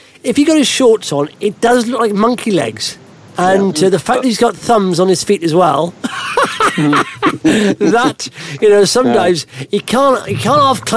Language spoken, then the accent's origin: English; Wales, United Kingdom; I've been looking at it as a Welsh person, quite jealous we're not in the World Cup.